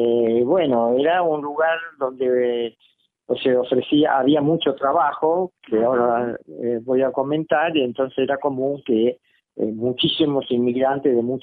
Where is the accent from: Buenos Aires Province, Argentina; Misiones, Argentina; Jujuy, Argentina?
Buenos Aires Province, Argentina; Berisso; yo tengo muy lindo recuerdo de mi infancia en Berisso.